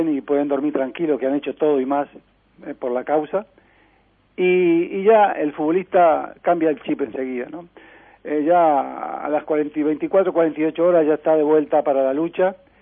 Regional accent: Uruguay; nosotros seguimos ahí, como buenos uruguayos, poco pero buenos

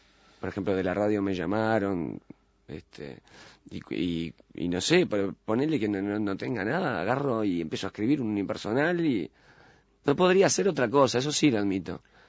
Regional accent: Montevideo, Uruguay; sigo en Belvedere. … Nací en Capurro, después pasó a Molino y Belvedere, ahí del oeste.

